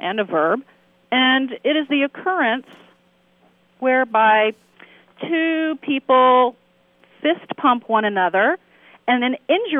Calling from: Atlanta, Georgia, United States; I'm calling from the Davis Academy in Atlanta, Georgia.

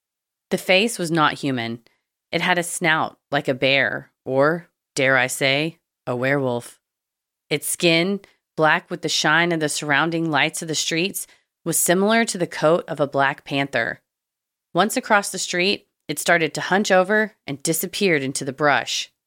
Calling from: New York, United States; I'm writing from the Catskill region of New York. So many people here in New York and envision a city setting, but where I live is the land of Rip Van Winkle.

